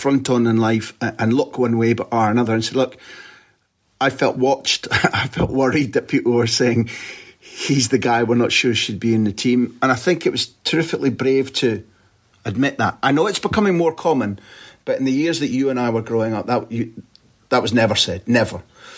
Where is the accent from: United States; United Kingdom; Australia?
United Kingdom; Scotland; I'm a Scot.